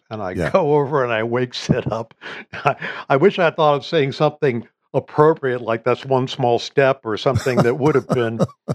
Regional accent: Ohio, United States; it was in the shape of the state of Ohio, my home state.

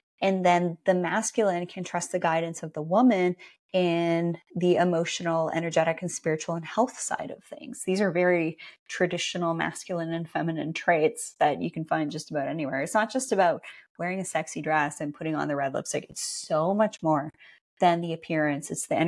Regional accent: Canada; I'm from Canada, and Canadian women, I think, are just built differently

